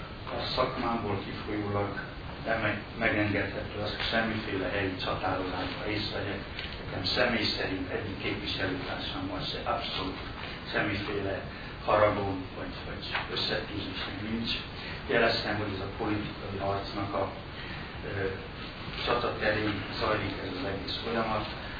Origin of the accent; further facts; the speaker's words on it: Transylvania, Romania; Én a világot piros-fehér zöld szemüvegen keresztül látom, ezt nem tudom megtagadni, erdélyi ember vagyok